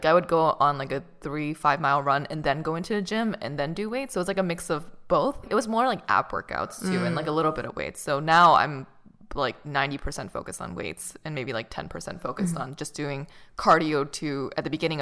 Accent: Boston, Massachusetts, United States; Because I'm from Boston, so I kind of feel like I have to run

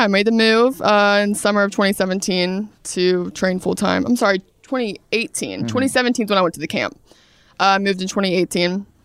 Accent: Brunswick, Georgia, United States; There were no schools around where I'm from. I'm from Brunswick, Georgia, South Georgia.

